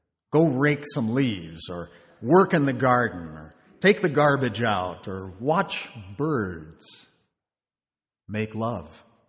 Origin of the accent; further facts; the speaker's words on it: Texas, United States; You see, I grew up in West Texas, where we wear shoes like this, and boys certainly don't cry.